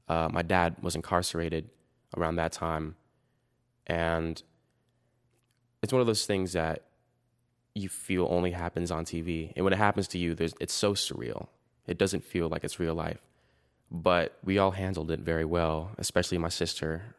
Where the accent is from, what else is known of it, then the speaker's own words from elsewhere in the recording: Denver, Colorado, United States; I'm 17 years old. I'm from Denver, Colorado.